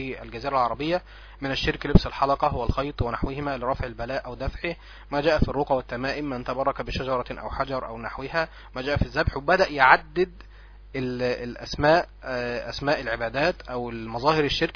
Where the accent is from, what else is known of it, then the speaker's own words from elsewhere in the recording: Egypt; اكثر من الدافع عندنا في مصر هنا